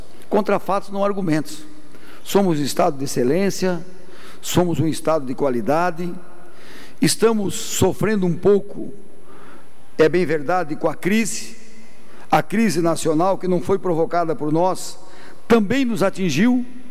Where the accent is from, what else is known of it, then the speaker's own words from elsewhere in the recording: Paraná, Brazil; moved away as an adult; now in Santa Catarina, Brazil; como eu, que adotei Santa Catarina há quase 40 anos, porque sou natural do Paraná. Hoje catarinense por adoção e do coração.